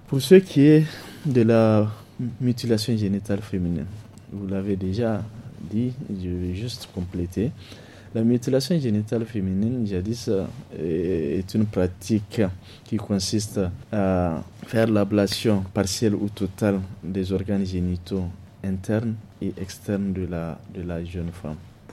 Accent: Niger; Heureusement, chez nous au Niger, on ne pratique pas ça.

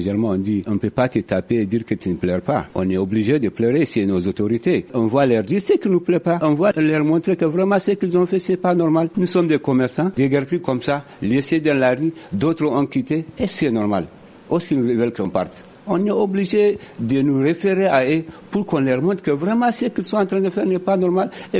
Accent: Niger; Nous sommes des Nigériens, nous n'avons aucun pays que le Niger et le Niger seulement.

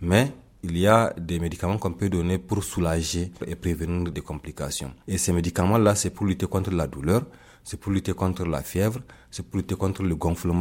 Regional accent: Niger; Chez nous, au Niger, pas encore.

